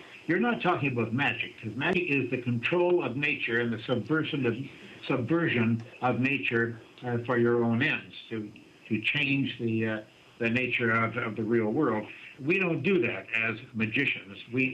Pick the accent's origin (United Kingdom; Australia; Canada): Canada; now in United States; I found out that my homeland, which is Canada, though I'm an American citizen now for various reasons